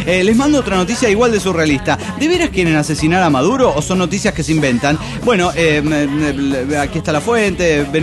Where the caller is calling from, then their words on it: Ecatepec, State of Mexico, Mexico; Esto es Estado de México, México.